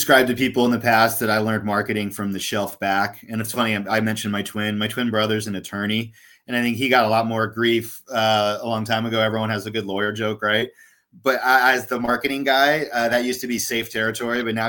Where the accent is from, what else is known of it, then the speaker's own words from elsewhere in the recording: San Diego, California, United States; I grew up in San Diego, so that was kind of like coming home for me.